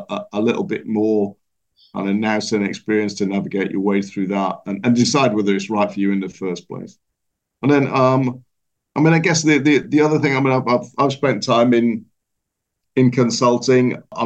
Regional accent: Yorkshire and the Humber, United Kingdom; I think I said at the beginning, I'm originally from Yorkshire, so we're known to be quite stubborn.

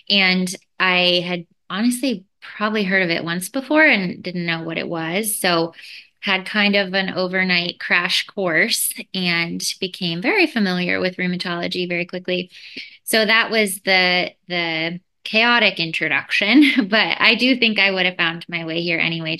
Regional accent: California, United States; now in Seattle, United States; I'm from California originally, and I moved up to Seattle for grad school.

